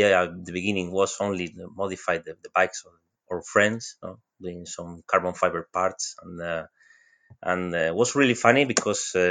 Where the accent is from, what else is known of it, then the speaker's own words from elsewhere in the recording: Jerez de la Frontera, Andalusia, Spain; we are in Spain, in the south of Spain. I'm from Jerez.